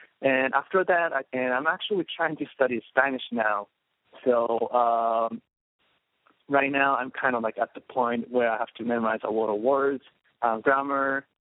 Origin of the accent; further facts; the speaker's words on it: Japan; also born or lived in New Jersey, United States; now in United States; I was actually born in New Jersey, and I was raised in Japan. I spent my whole childhood in Japan